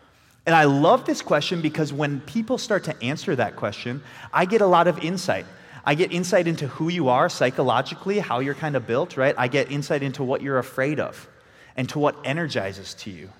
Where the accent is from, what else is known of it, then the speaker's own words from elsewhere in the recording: Green Bay, Wisconsin, United States; now in Minneapolis, United States; We come from Minneapolis, Minnesota. I'm from Green Bay originally.